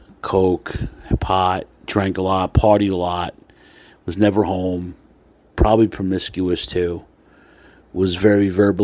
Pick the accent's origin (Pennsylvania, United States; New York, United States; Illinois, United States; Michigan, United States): New York, United States; Queens; My parents are from Brooklyn. My cousins, my aunts and uncles, my grandparents are from Brooklyn. But I was raised in Queens. I would go to Brooklyn every day.